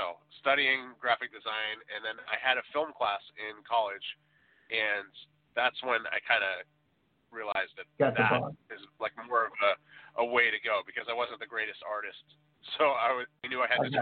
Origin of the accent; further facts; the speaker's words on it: Revere, Massachusetts, United States; Yeah, I was born and raised in Revere, Massachusetts, which is